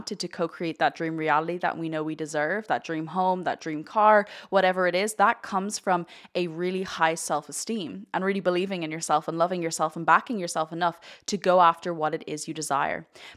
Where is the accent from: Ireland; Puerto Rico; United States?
Ireland; And growing up in Irish culture, Ireland have this quite stigmatic approach to people.